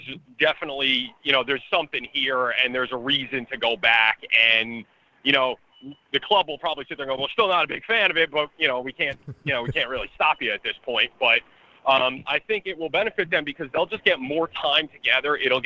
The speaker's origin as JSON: {"language": "English", "region": "New Jersey", "country": "United States", "tie": "born or raised there", "said": "It's the same size as the town that I grew up in New Jersey, which is mind-blowing to me"}